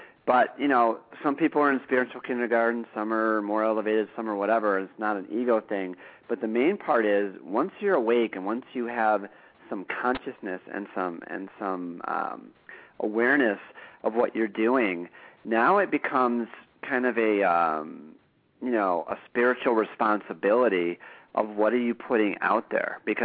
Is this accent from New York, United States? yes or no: no; Glencoe, Illinois, United States; And, that's right, I'm from Chicago.